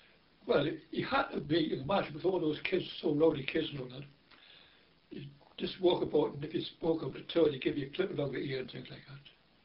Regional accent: South Shields, North East England, United Kingdom; born there; And I was born in South Shields, County Durham. And I lived on a street called Parford Street. And I went to St. Bede's School. Then we got transferred to a council house in Thames Lane, Dean's Estate, 35

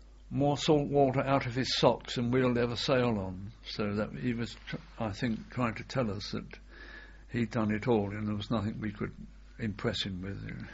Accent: Brighton, South East England, United Kingdom; as my hometown was Brighton, when I got leave, I found it very difficult to get into the town because it had been, in modern parlance, ring-fenced, so that you had to have a pass to get into the town.

